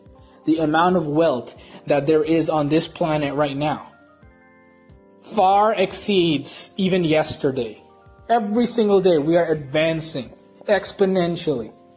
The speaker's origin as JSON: {"language": "English", "region": "New York", "country": "United States", "tie": "born there", "said": "my parents are from Bangladesh, by the way. I was born in New York, my family, very brown."}